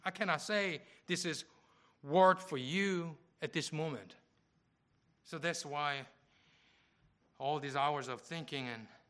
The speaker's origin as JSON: {"language": "English", "country": "South Korea", "tie": "born or raised there", "lives_now": "United States", "said": "When I go back to my hometown, Korea, I always visit my home church."}